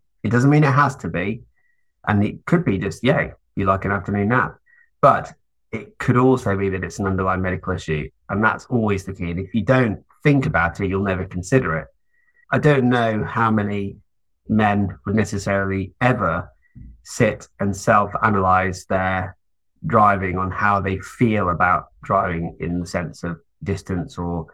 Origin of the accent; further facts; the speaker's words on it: Stoke-on-Trent, West Midlands, United Kingdom; I grew up in Stoke-on-Trent